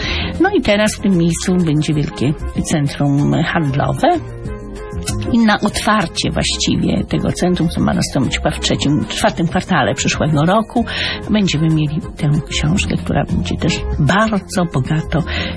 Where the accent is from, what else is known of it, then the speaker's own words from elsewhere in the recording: Szczecin, West Pomeranian Voivodeship, Poland; spotykam ludzi, marynarzy różnych narodowości, którzy jak słyszą, że jestem ze Szczecina